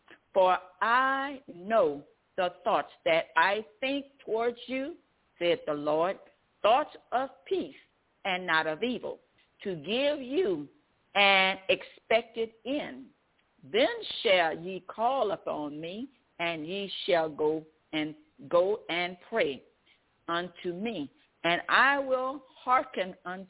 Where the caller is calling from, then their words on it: Zachary, Louisiana, United States; I'm calling from Zachary, Louisiana.